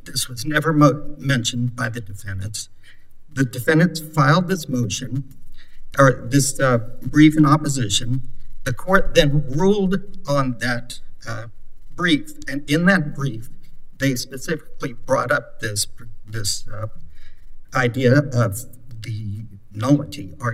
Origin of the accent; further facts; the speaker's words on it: Utah, United States; Realize in Louisiana it probably is mule talk, but I'm from Utah, so.